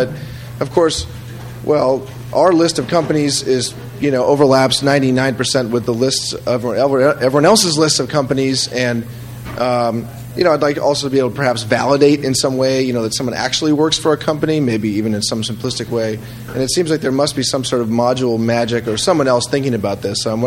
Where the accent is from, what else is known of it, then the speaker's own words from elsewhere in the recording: San Francisco, California, United States; from San Francisco.